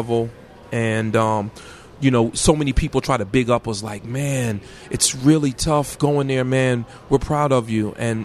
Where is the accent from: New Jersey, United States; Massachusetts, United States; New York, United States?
New Jersey, United States; Paterson; I'm from Patterson, grew up with the blessing of a Christian mother.